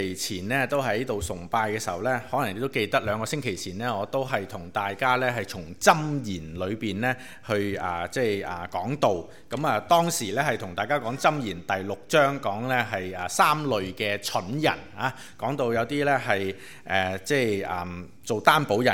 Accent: China; 就会联想到我哋中国人有句说话叫做猪乸戴耳环

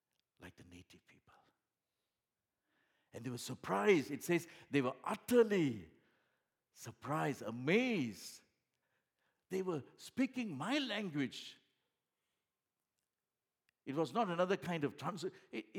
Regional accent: Singapore; Because I'm a Singaporean. My family is from Singapore. And we are born and brought up.

